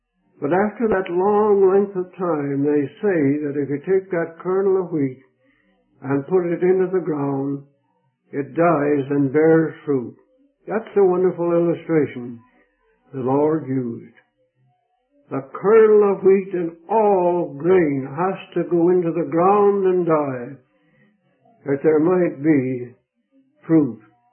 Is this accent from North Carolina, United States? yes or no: no; Iowa, United States; I was raised in Iowa, farmer boy, and I knew nothing about wheat, for we didn't raise any wheat up there.